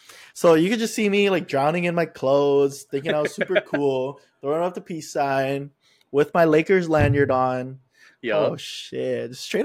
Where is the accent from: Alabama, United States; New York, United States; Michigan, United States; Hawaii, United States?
Hawaii, United States; Waipahu; Back in Waipahu. I went to middle school in Waipahu, so bro, this was so fun, but I used to play Pogs and this was a thing like with everybody there